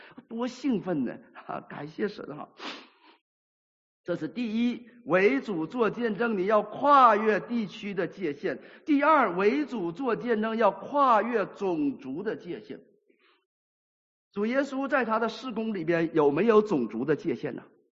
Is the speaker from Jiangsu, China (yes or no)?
no; Shenyang, Liaoning, China; 以前我一说我是沈阳人